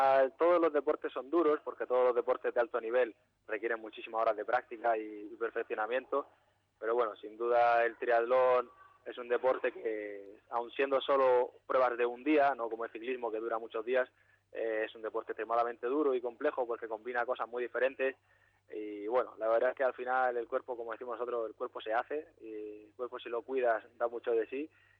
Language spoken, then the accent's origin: Spanish; Almería, Andalusia, Spain; que está justo al lado de Almería, y yo soy de Almería